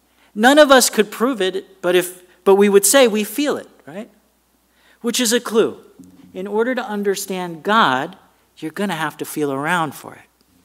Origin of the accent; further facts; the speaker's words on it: New York City, New York, United States; I grew up in New York City, and each neighborhood seemed to have some of these people.